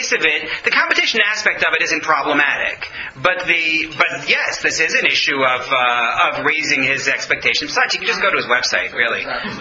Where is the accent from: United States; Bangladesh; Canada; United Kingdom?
Canada; Toronto, Ontario; We're from Toronto. We're going to go back to Toronto, and that's where we're going to look at purchasing.